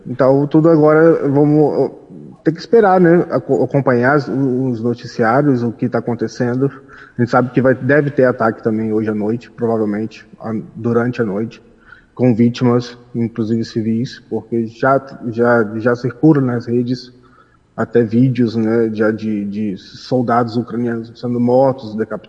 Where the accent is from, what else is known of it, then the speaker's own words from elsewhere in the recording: Rio de Janeiro, Brazil; now in Poland; Eu sou original do Rio de Janeiro, mas minha família toda é de Vitória, do Espírito Santo.